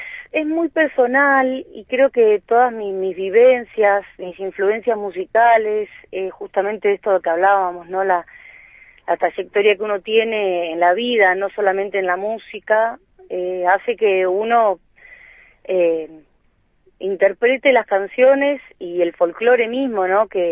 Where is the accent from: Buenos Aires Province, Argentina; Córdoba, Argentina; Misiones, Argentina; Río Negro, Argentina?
Río Negro, Argentina; Bariloche; also born or lived in Buenos Aires / Switzerland; Sí, yo nací en Buenos Aires, pero de muy chiquitita. Mis padres nos trajeron acá a Bariloche con mis hermanos, así que yo tengo, desde que tengo uso de razón, digamos, soy de Bariloche.